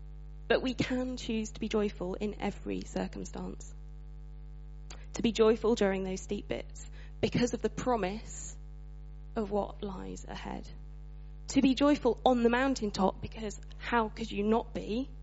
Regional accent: Shrewsbury, West Midlands, United Kingdom; right on the furthest horizon is the hometown, my hometown where I grew up, Shrewsbury.

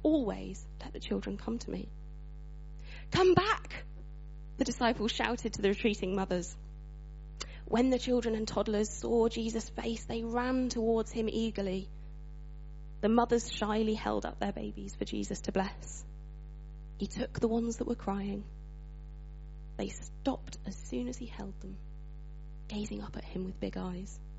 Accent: Shrewsbury, West Midlands, United Kingdom; right on the furthest horizon is the hometown, my hometown where I grew up, Shrewsbury.

